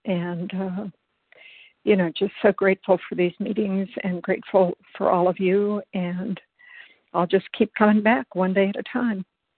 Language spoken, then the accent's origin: English; Silver Spring, Maryland, United States; I'm from Maryland, Silver Spring, Maryland.